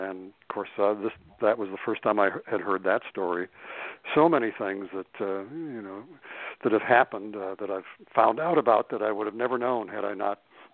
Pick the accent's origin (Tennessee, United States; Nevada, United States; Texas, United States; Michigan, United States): Michigan, United States; Detroit; born there; and I was born here in Detroit, and then she went back to the Upper Peninsula